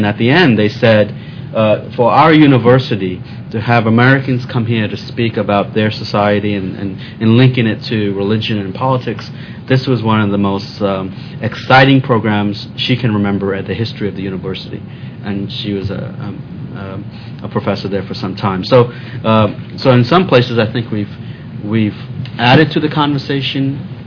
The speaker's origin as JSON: {"language": "English", "country": "Pakistan", "said": "knowing that I'm originally from Pakistan"}